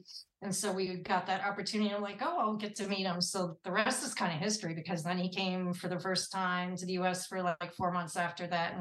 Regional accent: United States; So that's pretty miraculous when you think he's British and I'm American.

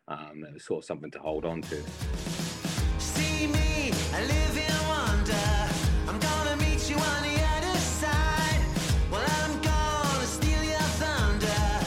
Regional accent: East of England, United Kingdom; coming from Norfolk, I don't necessarily say I'm massively from Norfolk, but at the same point, you know, I didn't want them to, well, not that it would have been any choice of mine if I sounded like a carrot cruncher or not

